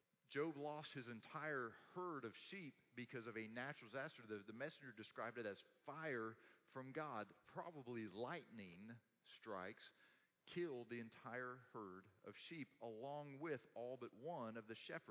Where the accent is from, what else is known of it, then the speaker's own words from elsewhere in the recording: Texas, United States; You know, I grew up in Texas.